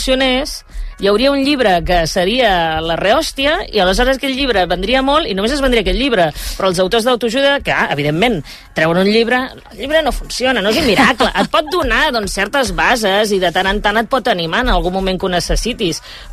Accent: Reus, Catalonia, Spain; now in Barcelona, Spain; quan vaig arribar a Barcelona des de Reus, tenia una amiga que em feia ultracorrecció

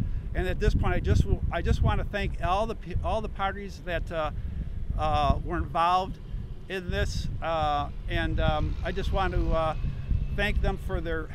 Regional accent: New York, United States; we're all from Western New York. We were born and raised in Western New York.

